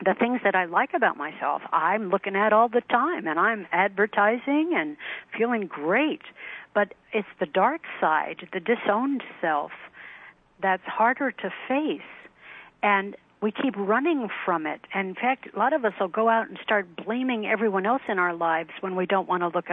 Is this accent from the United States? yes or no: yes; United States; And seeing how other people have to live and what they put up with made me see that as an American, I'm sorry to say it, but I'm awfully spoiled, you know?